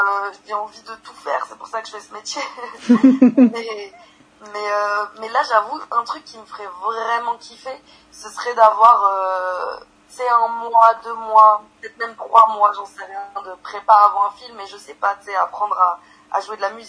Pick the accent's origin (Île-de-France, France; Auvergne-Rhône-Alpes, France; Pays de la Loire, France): Île-de-France, France; Paris; moi je viens pas de banlieue, je viens de Paris, d'un quartier proche périphérie parisienne